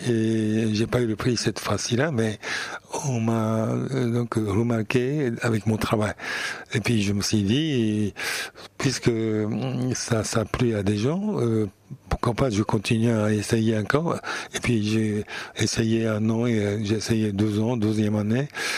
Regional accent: Niigata, Japan; born there; French is a second language; Je suis né à la ville qui s'appelle Niigata. C'est où je suis né, c'est à 30 km de la mer et 10 km, 20 km de la montagne. Donc je suis né entre la mer et la montagne.

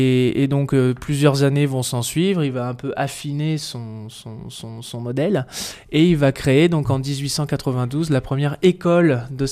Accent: Châteaudun, Centre-Val de Loire, France; Je suis effectivement originaire de Châteaudun. J'ai fait tout mon cursus scolaire sur Châteaudun jusqu'au bac. Et après, donc, je suis parti d'abord sur Tours et ensuite, donc, j'ai fait mon école d'ostéopathie sur Rennes

